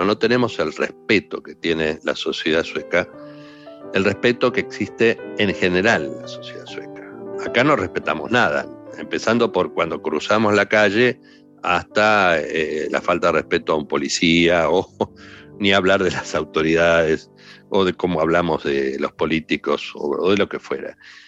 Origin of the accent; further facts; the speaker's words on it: Argentina; now in Sweden; el solo hecho de haber vivido en Suecia te convierte en una persona diferente y ya no sos el argentino que eras antes de llegar a Suecia.